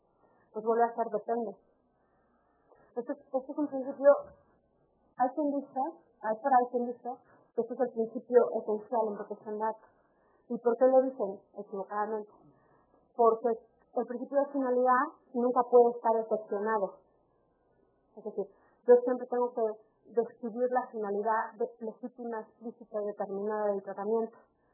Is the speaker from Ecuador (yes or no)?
no; Spain; como soy española, se me discrimina